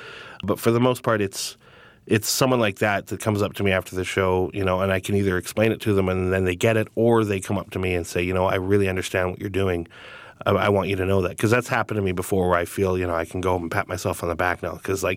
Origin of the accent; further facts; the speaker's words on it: Alberta, Canada; I'm Cree from Alberta. I'm part of the Cree tribe. But again, I'm adopted by, you know, white German Scottish parents